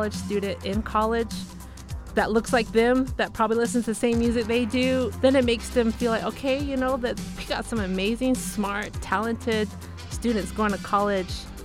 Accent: Ganado, Arizona, United States; I'm originally from Ganado, Arizona, and I currently work at Arizona State University as a postdoctoral scholar.

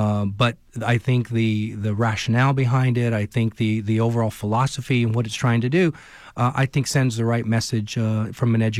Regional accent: Miami, Arizona, United States; I'm born and raised in Miami, Arizona, so I'm a rural Arizona kid.

